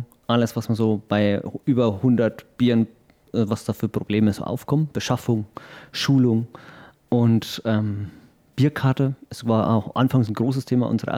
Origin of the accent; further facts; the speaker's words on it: Coburg, Bavaria, Germany; Bin ursprünglich aus Coburg, das ist jetzt von Bayreuth, eine Stunde, 1,15 weg.